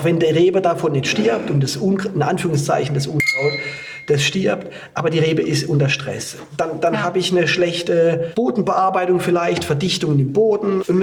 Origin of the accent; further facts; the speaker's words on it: Baden-Württemberg, Germany; ich bin in Südbaden aufgewachsen, habe im Kaiserschuh gelernt, war im Burgund. Das hätte ich mal nicht gedacht. Dann kam ich 2008 in die Pfalz